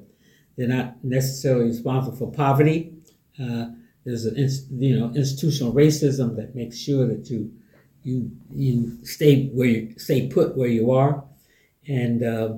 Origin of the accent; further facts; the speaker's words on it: Witherby, New York, United States; Looking at upstate New York, where most of those prisons were built, from in my hometown area, as a matter of fact, they built one of those prisons right across the street from my home in Witherby.